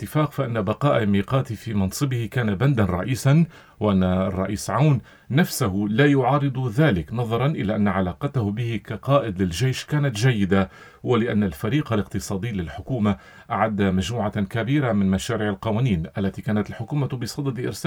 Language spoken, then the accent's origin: Arabic; Lebanon